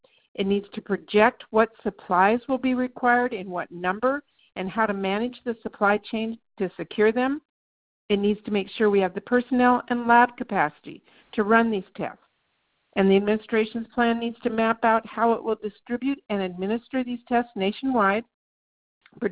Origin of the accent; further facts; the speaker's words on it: Washington, United States; families in my home state of Washington have been asking, where are the tests?